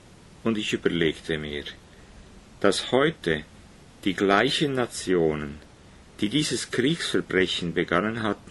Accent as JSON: {"language": "German", "country": "Switzerland"}